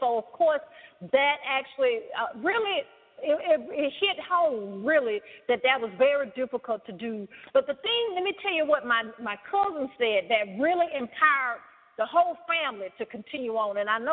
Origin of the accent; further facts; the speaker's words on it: the South, United States; Oh, yes, that is very powerful because, you know, I'm from the South, as you can tell.